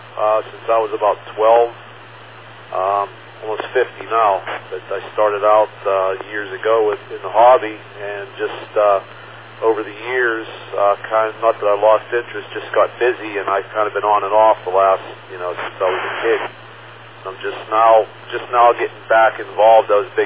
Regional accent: Pennsylvania, United States; I'm from originally from Western Pennsylvania.

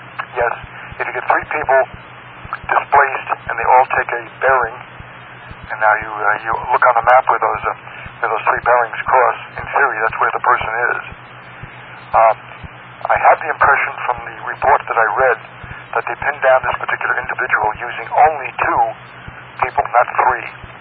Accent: Middle Island, New York, United States; My hometown for my later teenage years was Middle Island, which is right alongside of Ridge.

